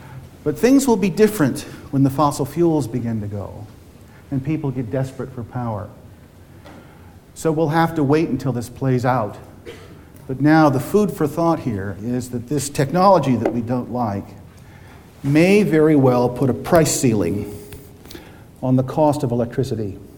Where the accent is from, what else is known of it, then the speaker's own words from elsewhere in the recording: California, United States; but near my hometown in California, definitely.